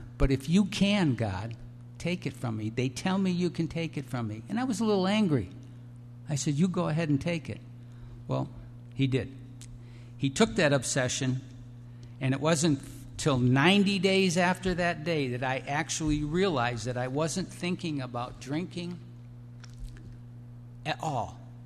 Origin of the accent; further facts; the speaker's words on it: Ireland; I'm Irish